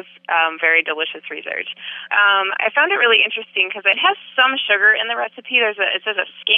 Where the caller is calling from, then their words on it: South Dakota, United States; I'm calling from South Dakota.